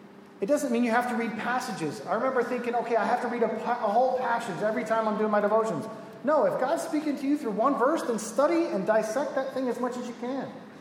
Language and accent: English; Miami, Florida, United States; Now, I'm from Miami. Okay? We have things called hurricanes in Miami.